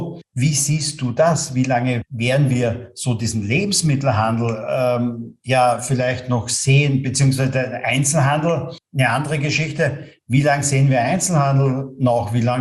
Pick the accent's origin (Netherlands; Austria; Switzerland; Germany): Austria; bei uns in Österreich